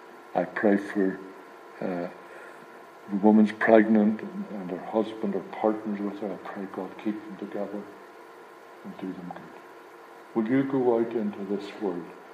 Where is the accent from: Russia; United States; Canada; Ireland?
Ireland; I don't mean like I get angry, I'm Irish, you can't be Irish and not get angry.